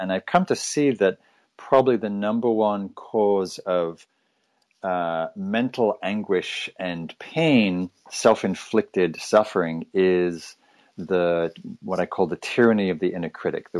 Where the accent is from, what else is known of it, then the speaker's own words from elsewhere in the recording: England, United Kingdom; also born or lived in London; I was born in England, raised in Northern England, and discovered Buddhism when I was a punk rocker in London in the early 80s